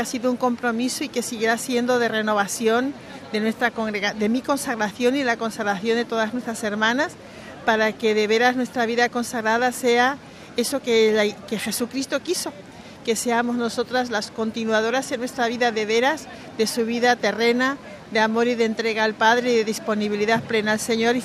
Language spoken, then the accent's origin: Spanish; Burgos, Castile and León, Spain; Yo soy española de Burgos.